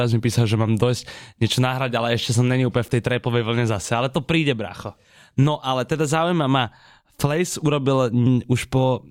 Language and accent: Slovak; Bratislava, Bratislava Region, Slovakia; Ja som odtiaľto z Bratislavy a to, čo vy robíte pre tú kultúru v Bratislave, je pre mňa ako rodeného Bratislavčana neuveriteľné.